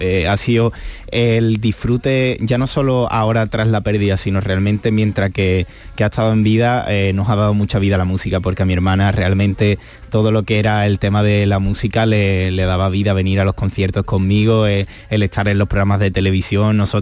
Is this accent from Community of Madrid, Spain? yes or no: no; Huelva, Andalusia, Spain; es la primera vez que canto realmente en Huelva Capital. No había cantado nunca antes y para mí me hace muchísima ilusión porque bueno, es mi tierra